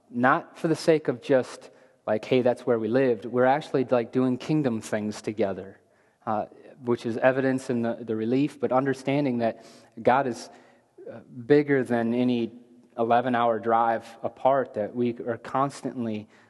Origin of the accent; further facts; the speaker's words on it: South Dakota, United States; I moved here from Oklahoma last July. I'm sorry, from South Dakota.